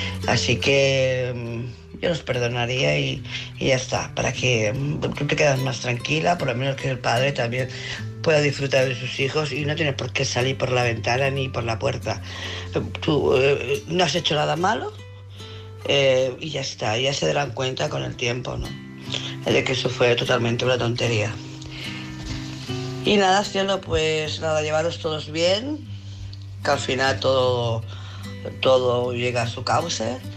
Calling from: Barcelona, Catalonia, Spain; de Barcelona.

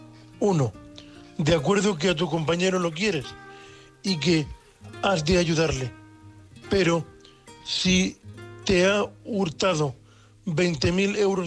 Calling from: Murcia, Region of Murcia, Spain; de Murcia, un hombre invidente.

